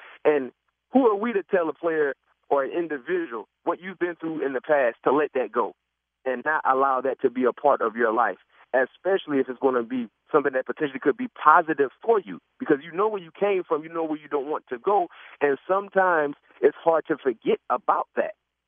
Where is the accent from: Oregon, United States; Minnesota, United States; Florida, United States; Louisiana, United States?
Florida, United States; we have Florida ties. We're both from the South Florida area.